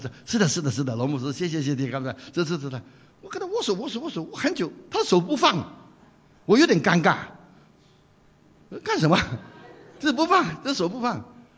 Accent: Hong Kong; 我65岁退休，我是香港人

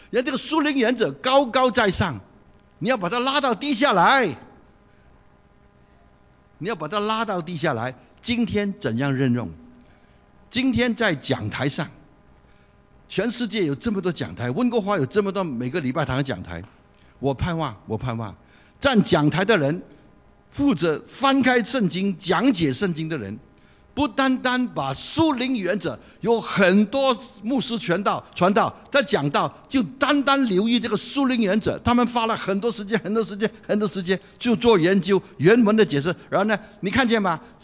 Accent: China; 广东人不讲这句话，我们大陆人就喜欢讲接地气。

